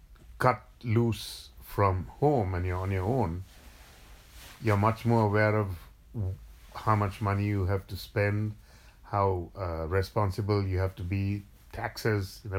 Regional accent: Sri Lanka; Families were important when I was growing up. And because Sri Lanka is so small

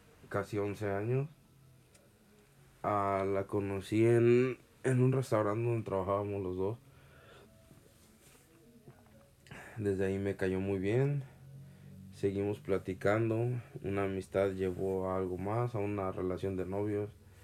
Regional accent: Zacapu, Michoacán, Mexico; en el pueblo de donde yo soy, llamado Zacapu

